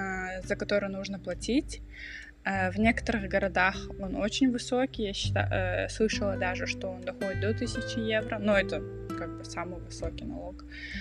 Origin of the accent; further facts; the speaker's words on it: Kazakhstan; now in Germany; я сама из Казахстана, но живу и учусь в Германии.